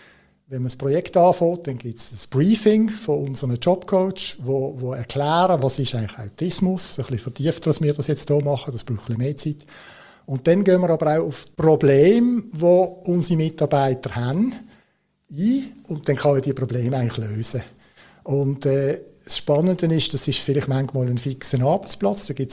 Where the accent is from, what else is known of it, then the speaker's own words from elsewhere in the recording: Switzerland; Und dann schaust du so als Schweizer am Boden